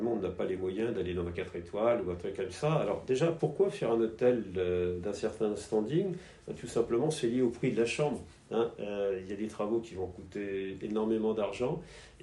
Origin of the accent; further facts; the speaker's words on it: Brittany, France; Moi, je suis breton, hein